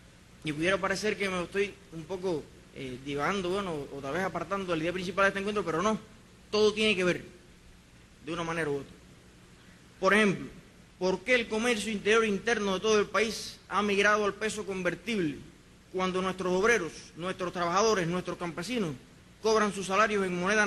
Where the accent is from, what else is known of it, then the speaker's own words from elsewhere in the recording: Puerto Padre, Las Tunas, Cuba; yo represento a un pueblo que es tal vez de los más atrasados de Cuba. Yo soy del campo de Puerto Padre de Las Tunas.